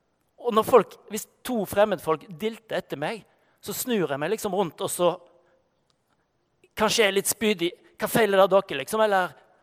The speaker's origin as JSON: {"language": "Norwegian", "town": "Bømlo", "region": "Vestland", "country": "Norway", "said": "Nei, jeg kommer fra Bømlo, og så begynner man å prate litt om det."}